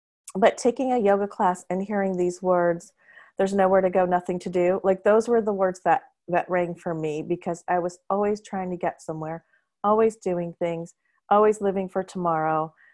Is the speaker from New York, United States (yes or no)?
no; Ohio, United States; And I'm from Ohio.